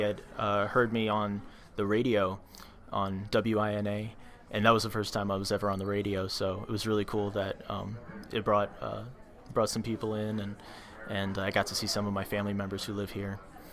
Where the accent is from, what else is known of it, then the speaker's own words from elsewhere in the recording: Virginia, United States; I am an author from Northern Virginia